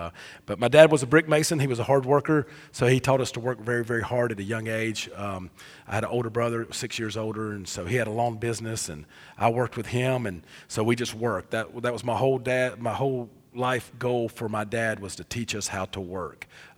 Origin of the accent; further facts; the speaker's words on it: Georgia, United States; Growing up in South Georgia, I was the middle child of three, and I'm redheaded, so that probably explains a lot.